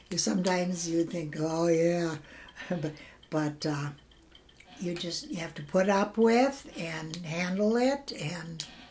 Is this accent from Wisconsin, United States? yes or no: yes; Marshall, Wisconsin, United States; I grew up here in Marshall, 447 people. To go to Madison to live was something.